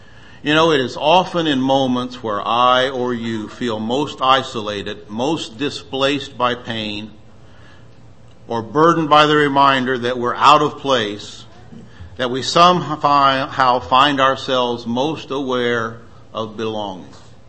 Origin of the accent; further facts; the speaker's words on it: United States; Why I'm an American, I don't know. Why I've been so blessed to have been born in this country, I do not know.